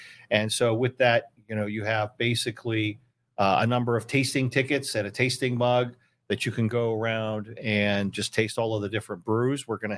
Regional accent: Ohio, United States; I grew up in Northeast Ohio, too. I'm as much of a football nut as anybody.

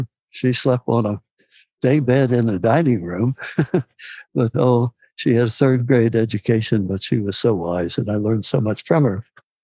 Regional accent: Wilmington, Delaware, United States; born there; Yes, I was born in Wilmington, in a part of the city that was called Union Park Gardens, which was a row house community built for the shipbuilders in World War I.

